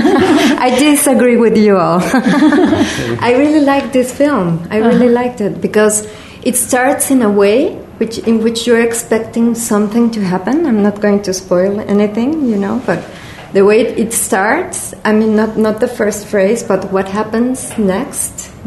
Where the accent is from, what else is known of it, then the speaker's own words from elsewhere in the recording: Mexico; maybe because I come from Mexico and I don't have this background.